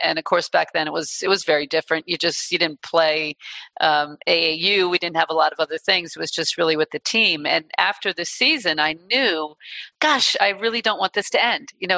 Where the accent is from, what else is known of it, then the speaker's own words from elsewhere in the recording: Philadelphia, Pennsylvania, United States; I'm from Philly. I'd like to stick around the East Coast.